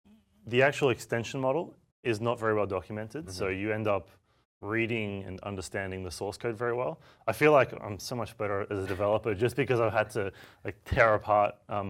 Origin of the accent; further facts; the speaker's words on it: Melbourne, Victoria, Australia; I'm from Melbourne, so I'm used to it.